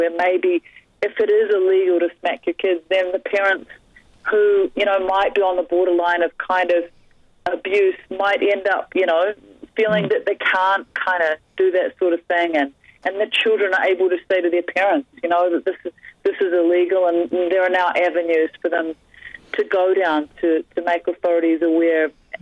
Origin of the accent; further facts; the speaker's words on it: New Zealand; one of the top violin teachers in the city I grew up in New Zealand